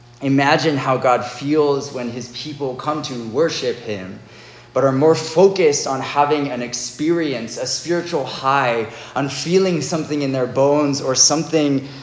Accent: Texas, United States; I'm not Korean. I definitely speak English. I'm from Texas, y'all. I'm really good at speaking English.

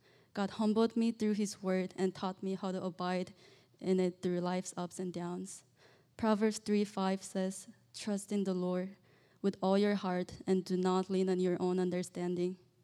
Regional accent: China; moved away as an adult; I grew up in China, and I came here for college.

